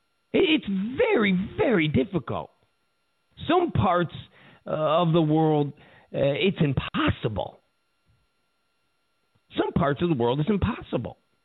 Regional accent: United States; I am an American nationalist. I believe in our country.

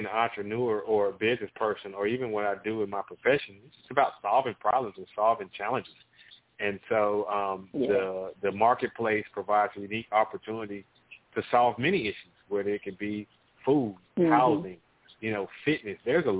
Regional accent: Atlanta, Georgia, United States; now in Dallas, United States; I'm a Southerner, originally from the southeast Atlanta, Georgia, but I have been in the Dallas-Fort Worth area for the last, 20 years now.

